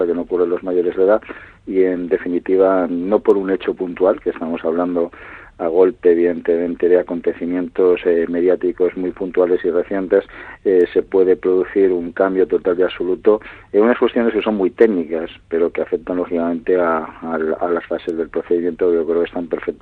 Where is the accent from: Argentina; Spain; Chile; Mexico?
Spain; Madrid, Community of Madrid; yo como decano también, que soy de Madrid